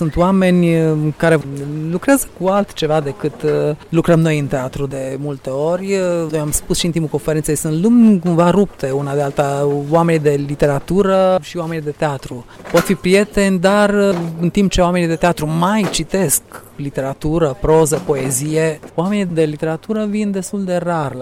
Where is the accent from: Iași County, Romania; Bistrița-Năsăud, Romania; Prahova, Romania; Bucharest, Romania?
Bistrița-Năsăud, Romania; Beclean; born there; E județul în care eu m-am născut, eu m-am născut la Beclean